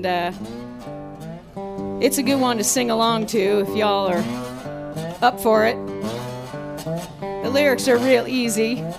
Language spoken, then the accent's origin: English; Northeast, United States; a lot of people ask us this question about growing up in the Northeast and now playing music that's deeply rooted in the South.